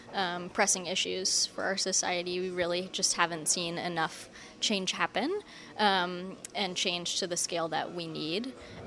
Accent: Falmouth, Maine, United States; I am from Falmouth, Maine, and I'm currently a college student at College of the Atlantic.

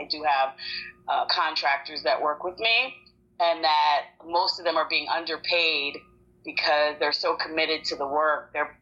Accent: United States; I'm Black American

